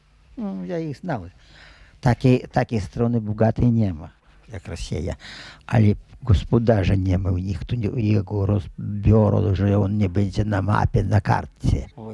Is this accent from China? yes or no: no; Vilnius, Vilnius County, Lithuania; I, no, ja z Polak i to była Polska. Wilnius był z Polski. Polski Wilnius.